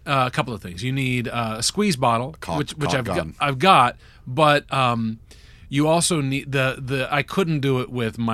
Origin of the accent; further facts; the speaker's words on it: Indiana, United States; I'm from Indiana.